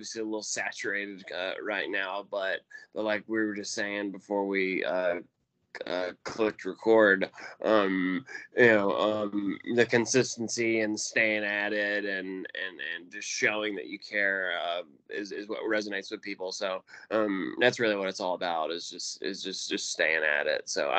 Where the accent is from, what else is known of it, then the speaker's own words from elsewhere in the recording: Birmingham, Alabama, United States; I grew up in the Birmingham area.